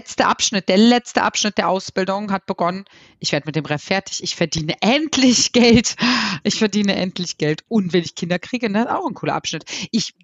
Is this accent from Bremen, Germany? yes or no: no; Lower Saxony, Germany; aus meiner Heimat, aus dem Osnabrücker Land